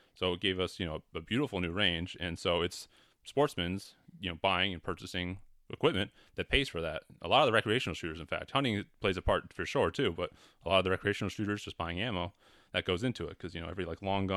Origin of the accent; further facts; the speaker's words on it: North Kingstown, Rhode Island, United States; also born or lived in New Jersey; So, I'm technically a New Jersey born, but I moved up here with my family like at the age of two. So, I've been Rhode Islander all my life. I've been in North Kingstown, you know, ever since.